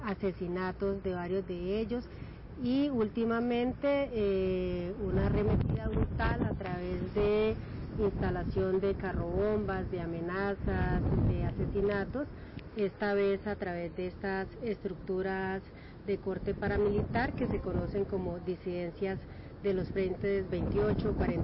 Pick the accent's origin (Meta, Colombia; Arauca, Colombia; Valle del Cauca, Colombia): Arauca, Colombia; vengo del departamento de Arauca, de la región del Centro Oriente. Arauca está al oriente de Colombia, límites con la hermana República Bolivariana de Venezuela.